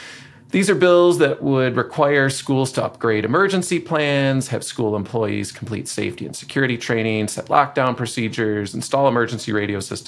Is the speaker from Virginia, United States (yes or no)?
no; Michigan, United States; people in Michigan might be excited because we are from Michigan. We get excited when we see our places on the big screen